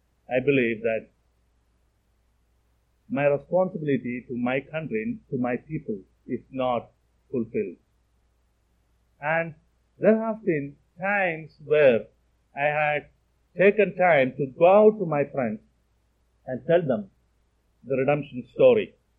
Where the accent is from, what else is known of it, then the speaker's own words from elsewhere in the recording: India; what an opportunity for me as an Indian Christian to tell my non-Christian friends that Christ is born.